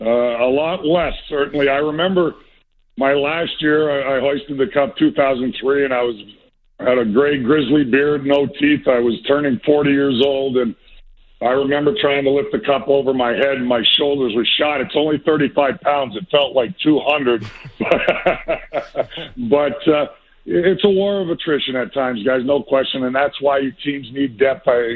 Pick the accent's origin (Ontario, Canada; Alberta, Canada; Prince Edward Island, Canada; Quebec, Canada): Alberta, Canada; Edmonton; now in New Jersey, United States; I was from Edmonton, Alberta, Western Canada, but I'm a transplanted Jerseyan now. I've been with the Devils for 35 years in some capacity